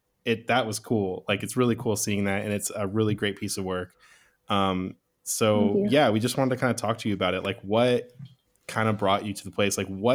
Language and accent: English; Oakland, California, United States; Like, I could say Oakland, but people are just going to think San Francisco Bay Area. So I just say I'm from San Francisco area.